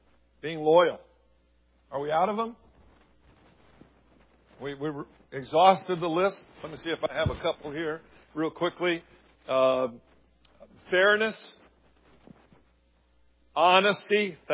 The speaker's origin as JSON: {"language": "English", "country": "Ireland", "said": "This is the way I'm Irish. I'm redheaded."}